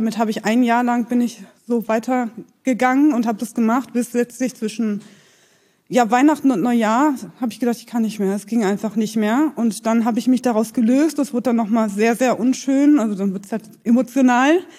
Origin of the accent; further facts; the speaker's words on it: West Germany, Germany; Also ich bin 35 Jahre alt. Ich komme tatsächlich nicht aus Berlin, sondern eigentlich aus der entgegengesetzten Richtung, aus Westdeutschland.